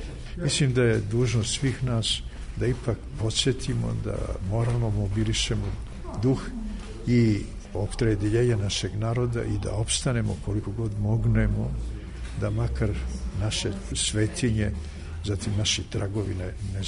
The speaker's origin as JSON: {"language": "Serbian", "country": "Serbia", "said": "sigurno i kao Srbin, Srbijanac"}